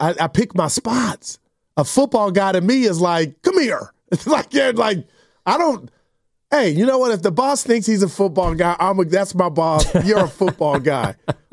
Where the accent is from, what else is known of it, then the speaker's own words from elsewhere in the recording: Union City, United States; But I'm a guy from Union City on the radio talking sports